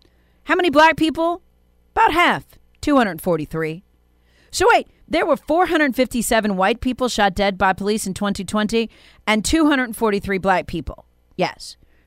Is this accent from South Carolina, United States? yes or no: yes; South Carolina, United States; He's from my hometown county of Greenville, where I live.